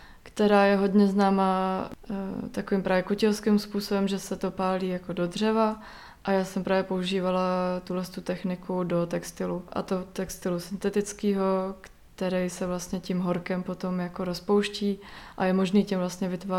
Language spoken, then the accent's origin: Czech; Hradec Králové, Hradec Králové Region, Czechia; Vlastně pocházím taky z Hradce Králové